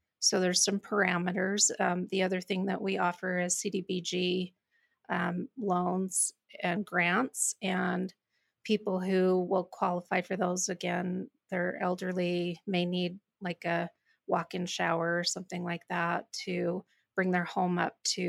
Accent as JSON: {"language": "English", "region": "Utah", "country": "United States", "tie": "born or raised there", "said": "I'm originally from Carbon County, born and raised. I have lived in Helper most of my life. I went to College of Eastern Utah"}